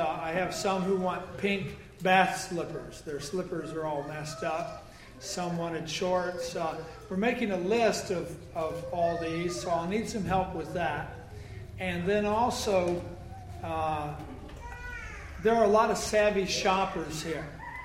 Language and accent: English; Iowa, United States; I grew up in Iowa. And if you're familiar with Iowa, it's the caucus state.